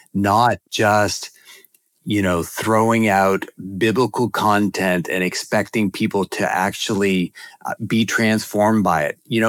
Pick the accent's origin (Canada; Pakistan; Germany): Canada; New Brunswick; now in Jacksonville, United States; I grew up in Canada from New Brunswick. And now I live in Jacksonville, Florida, and I am a somewhat new American citizen.